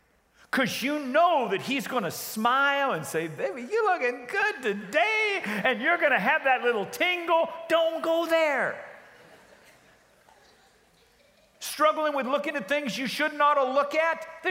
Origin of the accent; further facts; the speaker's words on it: Loma Linda, California, United States; born there; you know I was born in Loma Linda, not Redlands.